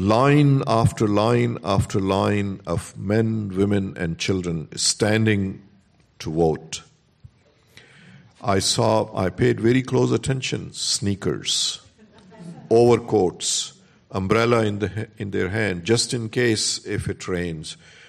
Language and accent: English; Charlottesville, Virginia, United States; I offer this proof to you. I come from Charlottesville, Virginia. Yes, same Charlottesville, where that ugliness was displayed on 12th of August and 13th of August.